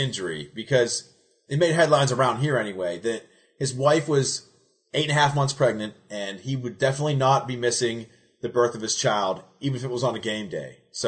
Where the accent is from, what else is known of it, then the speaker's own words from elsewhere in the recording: Pittsburgh, Pennsylvania, United States; You know, we're from Pittsburgh.